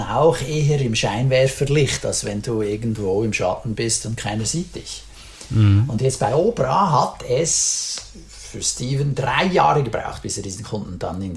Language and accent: German; Lucerne, Switzerland; Ich bin ja ursprünglich aus Luzern.